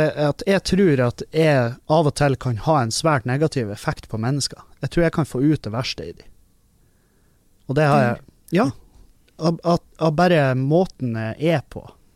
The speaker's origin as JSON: {"language": "Norwegian", "town": "Halsa", "region": "Møre og Romsdal", "country": "Norway", "tie": "born or raised there", "said": "og hjemme på Halsa, så det, vi bruker tre ord"}